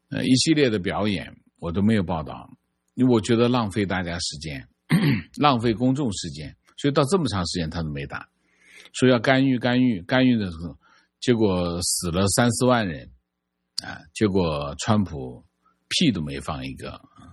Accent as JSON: {"language": "Chinese", "country": "China", "tie": "born or raised there", "said": "我们在中国接受教育，我们在中国长大"}